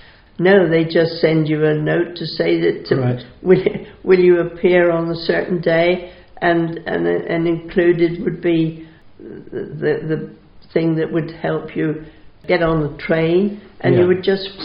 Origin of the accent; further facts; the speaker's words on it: Buckfastleigh, South West England, United Kingdom; No, I grew up in Buckfast Lee.